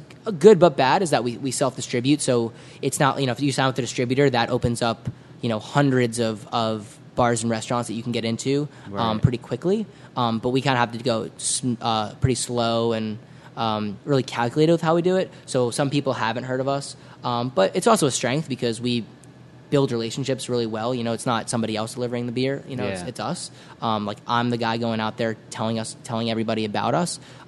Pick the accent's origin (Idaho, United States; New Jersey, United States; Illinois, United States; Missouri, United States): New Jersey, United States; northern New Jersey craft beer, which is where I'm from. I'm from Bergen County.